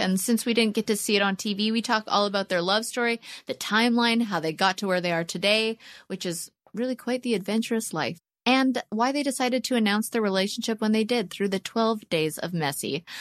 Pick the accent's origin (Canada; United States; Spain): Canada; we're both Canadian and have birds.